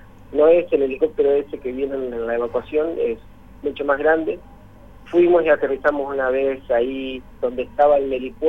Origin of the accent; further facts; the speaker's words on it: Concepción del Uruguay, Entre Ríos, Argentina; moved away as an adult; Yo hice toda mi infancia allá en Concepción del Uruguay, porque es más, mis padres están allá en Concepción y tengo familiares. Después me fui a los 20 años a estudiar